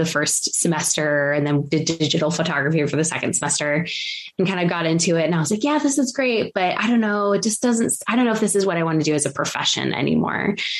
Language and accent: English; Los Angeles, California, United States; So I grew up in Los Angeles.